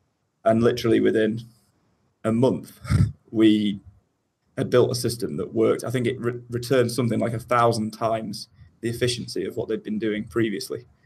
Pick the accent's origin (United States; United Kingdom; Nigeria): United Kingdom; Manchester, North West England; I'm from Manchester in the UK.